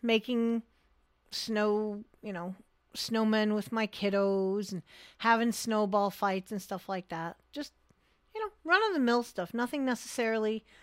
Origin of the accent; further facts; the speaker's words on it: New England, United States; Obviously, growing up in New England, I've seen more than my fair share and everybody else's fair share of snow.